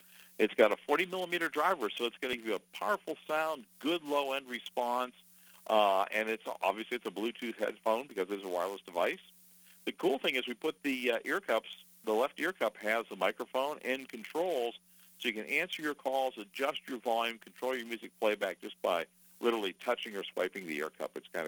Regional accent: Warren, Ohio, United States; also born or lived in Chicago; I'm originally from Warren, Ohio, and then I went to Chicago. So I was a Chicago guy for quite a long time.

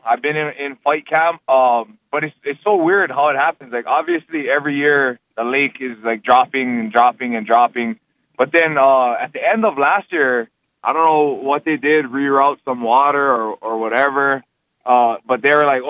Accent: Hawaii, United States; now in Las Vegas, United States; I come from Hawaii. Like, we had a nice gym in Hawaii, but you come out here to Vegas

